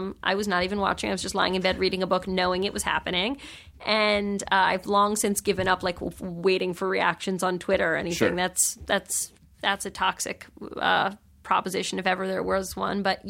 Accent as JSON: {"language": "English", "region": "New York", "country": "United States", "tie": "born or raised there", "said": "you know, I grew up in New York"}